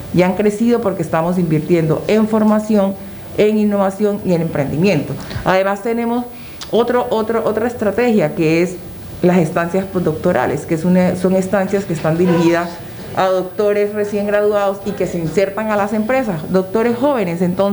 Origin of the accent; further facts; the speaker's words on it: Colombia; lo que sí es importante como colombianos es que cada uno de nosotros debe de reconocer